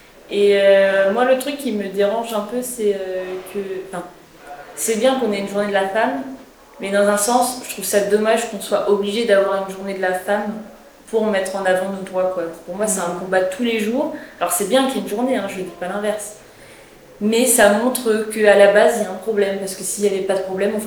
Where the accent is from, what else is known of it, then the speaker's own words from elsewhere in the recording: Caen, Normandy, France; je viens de Caen